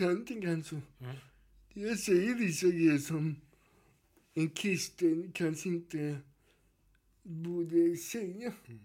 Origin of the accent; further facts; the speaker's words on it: Gothenburg, Västra Götaland County, Sweden; När jag var liten och gick i Pingstkyrkan där jag är uppvuxen i Göteborg.